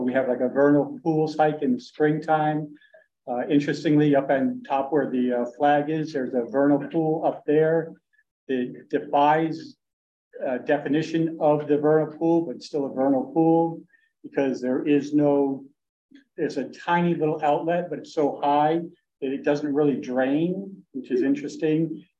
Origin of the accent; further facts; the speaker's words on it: Ellington, Connecticut, United States; now in Bolton, United States; I'm actually from Ellington, so I haven't gone too far from home.